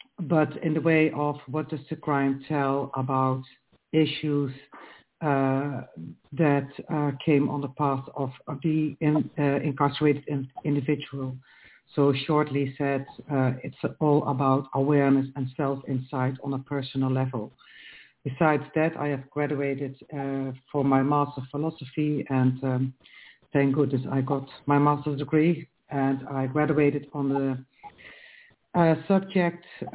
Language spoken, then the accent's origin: English; Netherlands; In the Netherlands, my home country